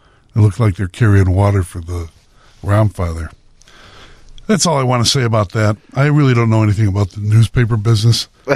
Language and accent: English; United States; What I mean is we can all do what we want to do because we're American.